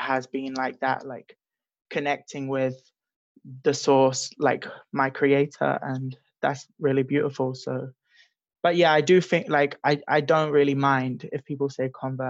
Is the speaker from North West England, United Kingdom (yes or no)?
no; London, United Kingdom; also born or lived in Sussex; I was born in East London. I grew up between London and Sussex, south of England, like very close to the city.